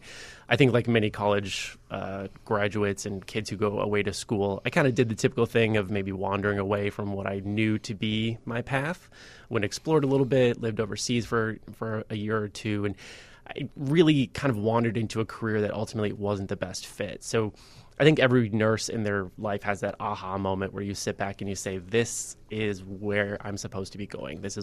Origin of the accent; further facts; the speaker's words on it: Minnesota, United States; It's true. I am Minnesotan.